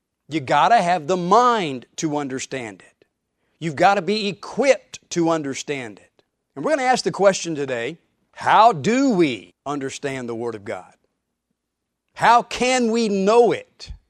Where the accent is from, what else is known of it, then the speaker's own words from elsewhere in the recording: Texas, United States; When I was growing up in South Texas many, many years ago, they still had Mexican restaurants there where the waiters spoke only Spanish.